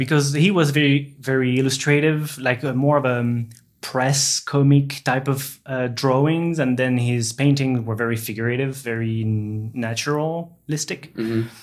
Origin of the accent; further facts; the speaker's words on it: Brittany, France; also born or lived in south of France; I was born and raised in France, born in the south of France, and then I moved with my parents to Brittany, to the west side, to be closer to my mom's family and everything. And that's where I actually grew up most of my life until I was 17.